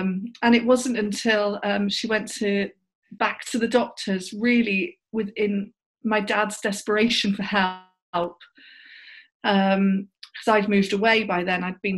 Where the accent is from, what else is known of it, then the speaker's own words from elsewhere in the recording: South West England, United Kingdom; So we're from Somerset originally